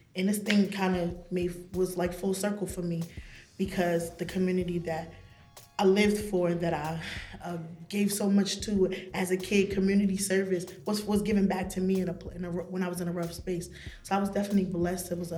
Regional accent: Newark, New Jersey, United States; I was born and raised in Newark, West Ward. Grew up in the Ivy Hill section of Newark.

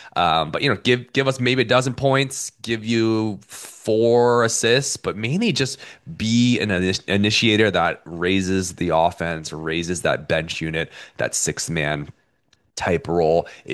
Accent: California, United States; I'm from the Bay. I went to San Mateo, Chinese American like myself.

